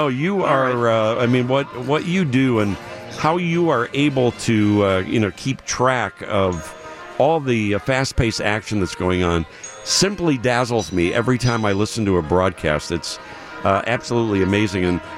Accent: Columbus, Ohio, United States; Because, you know, I'm from the South Side, and you may get an earful of something you don't want to hear from me if you're not 614.

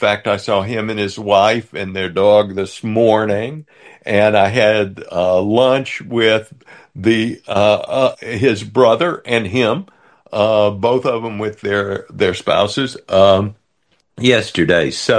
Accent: United States; I just feel so damn fortunate to have been born and raised in America

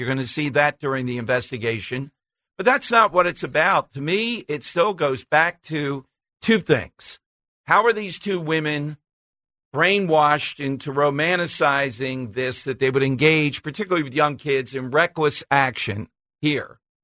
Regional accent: United States; And as an American, I have a right to state that.

